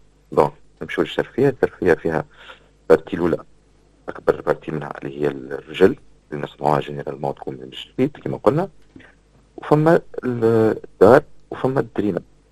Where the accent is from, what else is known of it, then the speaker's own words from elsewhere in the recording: Tunisia; خدموا على تثمين الباتريمون كيما قلت لك الكلتيريل والماتيريل الموجود عندنا في تونس.